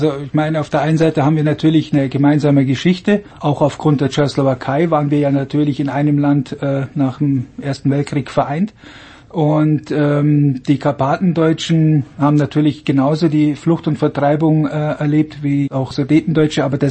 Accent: Markt Schwaben, Bavaria, Germany; bei mir in meinem Heimatort in Markt Schwaben

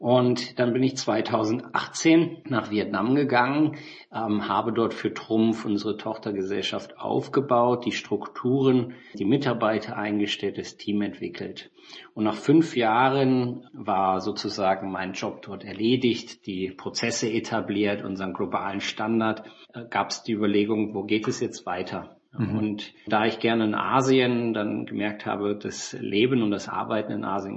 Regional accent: Lower Saxony, Germany; moved away as an adult; now in Taiwan; Ich bin 1983 geboren in der Nähe von Hannover im Norden von Deutschland. Bin dort dann auch aufgewachsen, zur Schule gegangen und habe mein Studium begonnen

